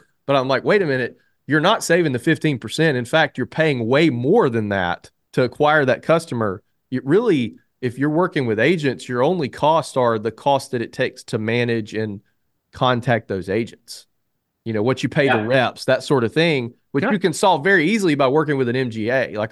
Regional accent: Alabama, United States; I mean, I'm an idiot and I'm from Alabama

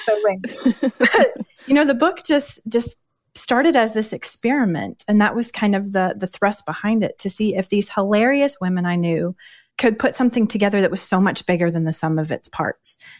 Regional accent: Birmingham, Alabama, United States; I'm the wife of David. And we're from Birmingham, Alabama.

